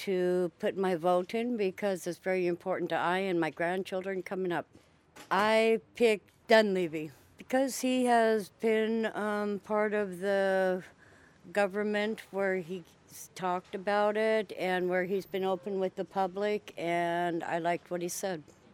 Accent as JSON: {"language": "English", "town": "Dillingham", "region": "Alaska", "country": "United States", "said": "I'm from Dillingham, Alaska. I'm out here to vote for the new governor."}